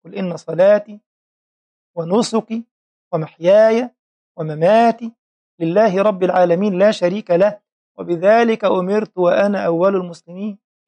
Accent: Egypt; يعني أحد الأضرحة في بلدنا مصر مشهور قوي

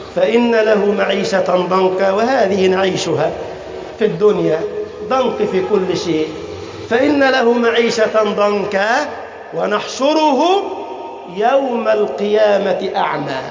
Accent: Egypt

